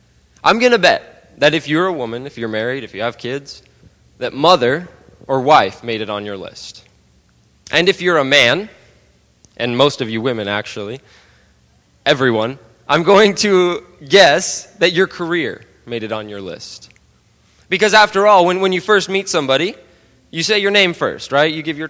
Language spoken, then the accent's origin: English; United States; I say, I am American, right?